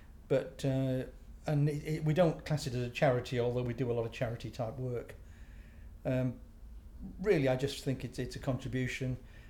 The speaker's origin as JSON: {"language": "English", "region": "Wales", "country": "United Kingdom", "lives_now": "England", "said": "I come from a place called Church Eaton, which is a small village just outside Stafford. So that's where I've lived for about the last 40-odd years. Originally, I come from South Wales."}